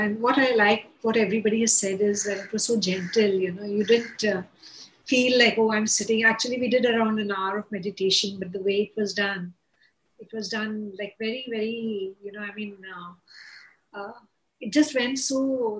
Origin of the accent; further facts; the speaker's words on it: India; I live in India and I'm an Indian